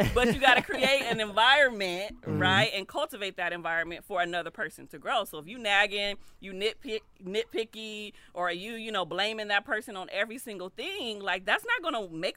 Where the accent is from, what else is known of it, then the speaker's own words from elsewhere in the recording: Compton, California, United States; I think a lot of people of color, like we grow up, like I grew up in Compton, right? Like we know gangs, violence, struggle life.